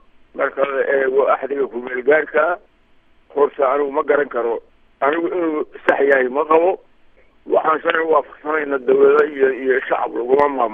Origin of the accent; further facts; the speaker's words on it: Puntland, Somalia; anigu Puntland baan ku nashay, reer Puntland baan ahay